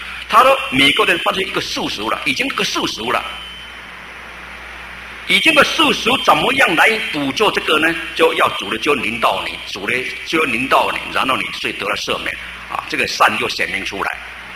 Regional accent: Fujian, China; 那我们这个福建啊，可以说文化相当高的啊，我们是福建人啊，以这个为荣耀啊。

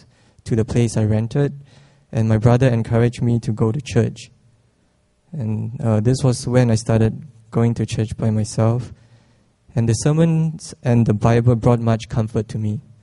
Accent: Singapore; born there; I was born in Singapore to a family of five.

